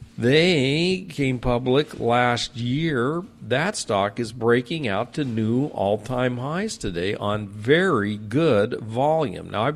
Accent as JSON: {"language": "English", "town": "San Diego", "region": "California", "country": "United States", "tie": "born or raised there", "said": "Growing up in San Diego, I had a lot of friends that worked for SeaWorld."}